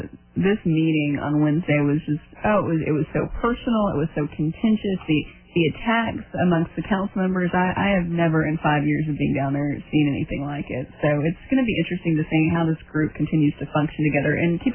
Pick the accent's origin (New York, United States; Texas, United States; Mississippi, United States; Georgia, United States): Texas, United States; Dallas; I'm from Dallas and I love the city